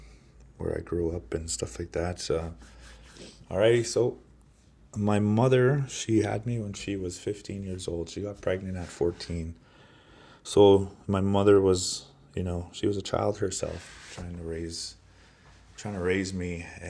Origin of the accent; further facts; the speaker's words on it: Saddle Lake, Alberta, Canada; now in Edmonton, Canada; I come from Saddle Lake, Alberta. I currently live in Edmonton, Alberta.